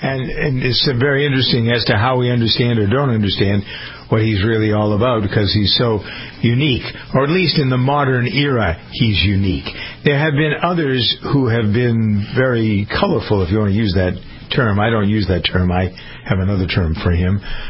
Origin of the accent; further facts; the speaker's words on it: Framingham, Massachusetts, United States; Schiff came to my hometown. He grew up in Framingham.